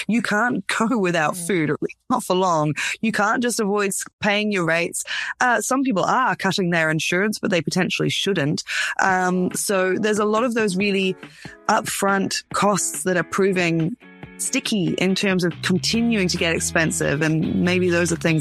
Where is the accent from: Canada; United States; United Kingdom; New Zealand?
New Zealand; Te Awamutu, Waikato; even in my hometown, Te Awamutu, I've been walking along the street and there's a few extra closures recently